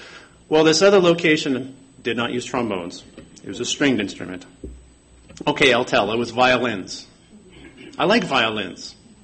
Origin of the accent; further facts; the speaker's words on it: Canada; Growing up in Canada, we would spend at least one time every winter